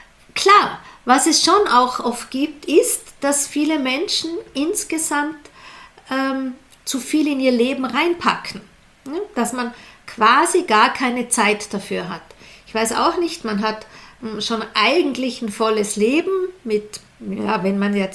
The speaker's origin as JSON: {"language": "German", "country": "Austria", "said": "bei uns in Österreich sagt man, die Dinge ein bisschen glankeln lassen."}